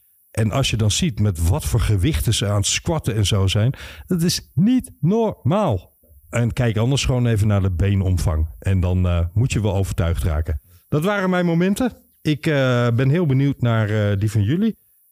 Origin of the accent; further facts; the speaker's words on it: Netherlands; in het schaatsen, wat wij als Nederlanders natuurlijk fijn vinden om te volgen